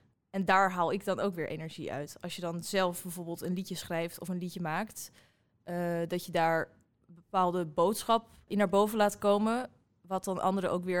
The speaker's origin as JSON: {"language": "Dutch", "town": "Haarlem", "region": "North Holland", "country": "Netherlands", "said": "ik ben 20 jaar, ik kom uit Haarlem."}